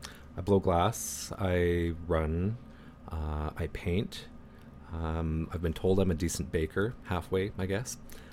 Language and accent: English; Vancouver, British Columbia, Canada; When I grew up in Vancouver